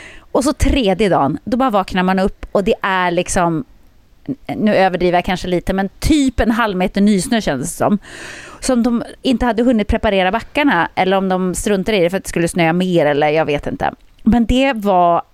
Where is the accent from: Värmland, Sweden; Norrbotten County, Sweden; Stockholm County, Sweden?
Norrbotten County, Sweden; Jokkmokk; Jag har ju åkt jättemycket skidor när jag var liten, eftersom jag är uppväxt i Jokkmokk.